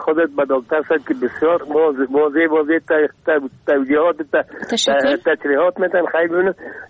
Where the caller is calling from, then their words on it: Kabul, Afghanistan; از کابل هستم.